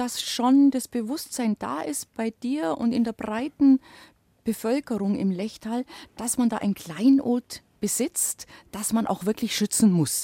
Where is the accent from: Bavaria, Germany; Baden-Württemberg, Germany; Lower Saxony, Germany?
Bavaria, Germany; Das Lechtal, da tue ich mich da als Allgäuerin natürlich leicht, lieber Josef, das liegt quasi bei mir ums Eck